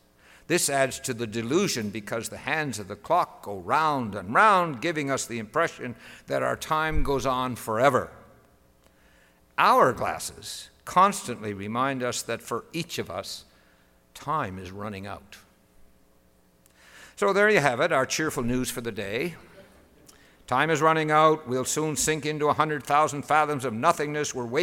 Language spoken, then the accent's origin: English; Nova Scotia, Canada; I was brought up on Cape Breton Island near a wide river called the Mira River.